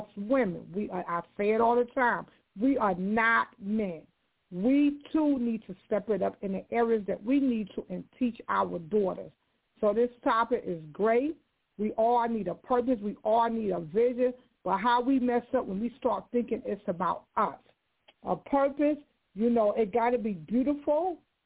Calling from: Knightdale, North Carolina, United States; I'm calling from Knightdale, North Carolina.

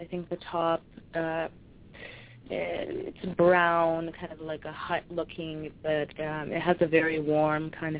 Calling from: Calgary, Alberta, Canada; I'm calling from Calgary, Canada.

